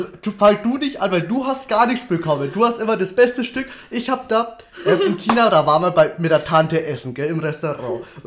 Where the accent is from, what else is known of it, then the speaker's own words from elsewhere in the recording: Nuremberg, Bavaria, Germany; born there; geboren wurde ich in Mittelfranken in Nürnberg tatsächlich.